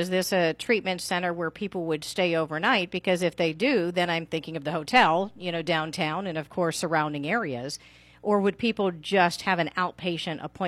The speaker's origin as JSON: {"language": "English", "town": "Butler", "country": "United States", "said": "I have to say, I'm from Butler. I moved away and then came back home and have been home since"}